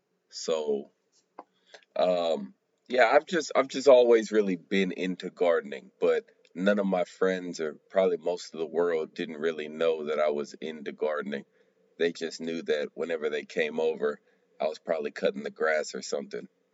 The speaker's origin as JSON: {"language": "English", "town": "Houston", "region": "Texas", "country": "United States", "tie": "born or raised there", "also_born_or_lived": "Baton Rouge, United States", "said": "Currently I'm in Houston, and I was born in Baton Rouge, but raised in Houston."}